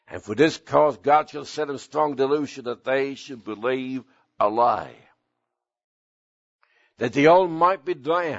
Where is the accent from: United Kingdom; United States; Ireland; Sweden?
Sweden; my brother and I were raised in Sweden. My wife was raised in Sweden too.